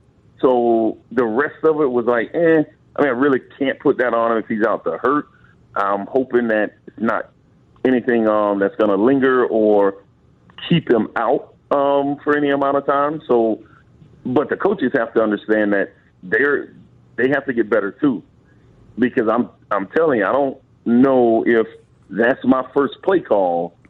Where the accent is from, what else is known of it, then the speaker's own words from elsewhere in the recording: Florida, United States; I'm from Florida. I've never been at a hotter nastier, like, weather place in the summer.